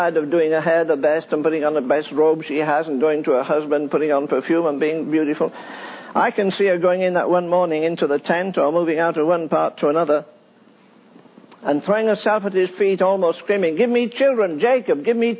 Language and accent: English; England, United Kingdom; Yeah, I'm from England.